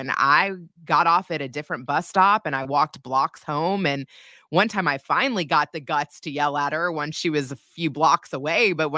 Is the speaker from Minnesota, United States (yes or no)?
no; Kentucky, United States; I'm a Jew from Kentucky, or that I'm the only Jew at the Passover retreat from Kentucky